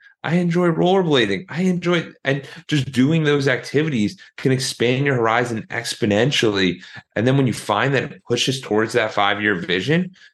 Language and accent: English; New Jersey, United States; because I grew up in New Jersey, and in Jersey, a lot of people want to go to New York City after college.